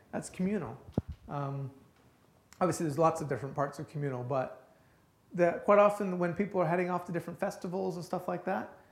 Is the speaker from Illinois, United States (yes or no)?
no; Minnesota, United States; I'm from Minnesota and everything's flat there.